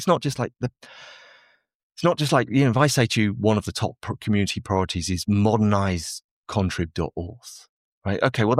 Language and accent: English; Palafrugell, Catalonia, Spain; Palafrugell, which is my hometown, which is on the Mediterranean coast in northeastern Spain.